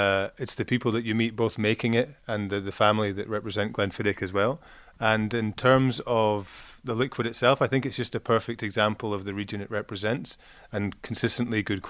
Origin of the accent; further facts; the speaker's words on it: Forres, Scotland, United Kingdom; From the north of Scotland, a little place called Forest. It's about maybe 20 miles from the Glenfiddich Distillery.